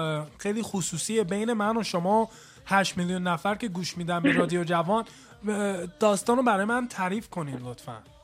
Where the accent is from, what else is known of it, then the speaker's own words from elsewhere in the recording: United States; من خودم متولد آمریکا هستم، میدونی چی میگم، اینجا هم بزرگ شدم، اینجا هم به دنیا اومدم، بعدا با همه این صورت ها حتی مادرم هم آمریکاییه، یعنی مادرم هم آمریکای سیاه‌پوسته.